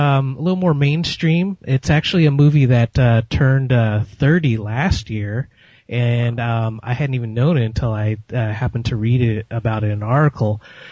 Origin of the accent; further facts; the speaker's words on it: San Francisco, California, United States; being that I'm from San Francisco, the local stations would, play this movie a lot.